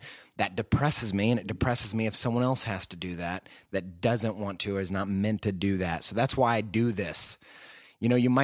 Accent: Indiana, United States; also born or lived in England; now in Columbus, United States; I'm from the great state of Indiana. I'm a Midwesterner. I currently live in Columbus, Ohio.

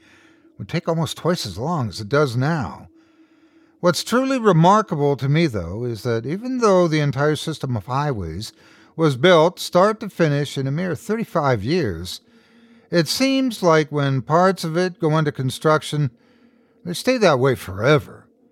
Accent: Erie, Pennsylvania, United States; Then a long slog across basically the entire expanse of Pennsylvania on I-80 before another hour north on I-79 to Erie, Pennsylvania, where I'm from.

